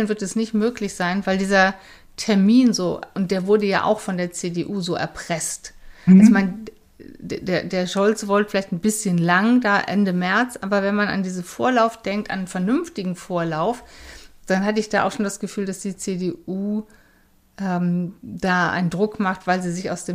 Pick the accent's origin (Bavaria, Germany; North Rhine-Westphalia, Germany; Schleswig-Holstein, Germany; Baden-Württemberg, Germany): North Rhine-Westphalia, Germany; Geldern; moved away; Ich hatte in dem Wahlbüro meiner Heimatstadt angerufen. Also man muss immer da, wenn man ausgewandert ist, da wählen und da die Unterlagen beantragen, wo man als letztes gemeldet war. Und das ist die Stadt Geldern